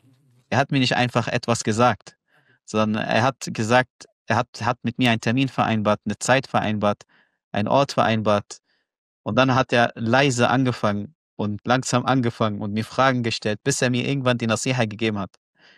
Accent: Gaza Strip, Palestine; hat er mich an Gaza gebunden. Und daran, die Menschen in Gaza nicht zu vergessen. Und meine Heimat nicht zu vergessen

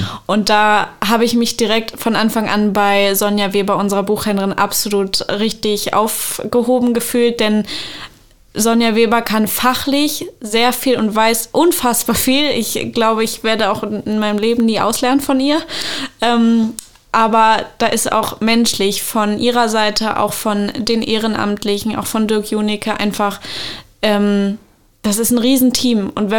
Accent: Havelberg, Saxony-Anhalt, Germany; Eigentlich komme ich aus Havelberg, das ist so genau Grenze, Sachsen-Anhalt-Brandenburg.

